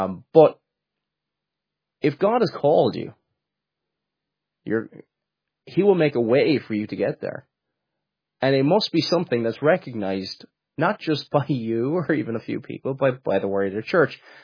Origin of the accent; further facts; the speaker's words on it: Cork, Munster, Ireland; I'm originally from Cork, and I don't have a typical Cork accent. I have a very, very strange accent.